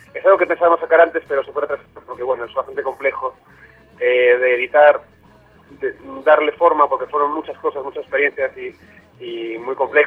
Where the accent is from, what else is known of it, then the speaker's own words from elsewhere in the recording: A Coruña, Galicia, Spain; Coruña, que es mi ciudad natal, y mi base de operaciones en España